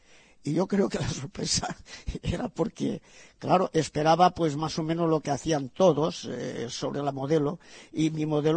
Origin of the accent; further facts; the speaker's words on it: Spain; Yo soy español.